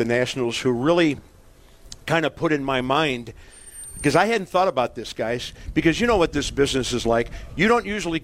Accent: St. Louis, Missouri, United States; I grew up in St. Louis, been a Midwestern boy my whole life, and this opportunity came up in 06.

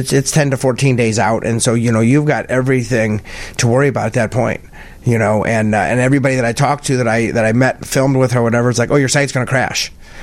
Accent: Peoria, Illinois, United States; I said, I'm from Peoria, Illinois.

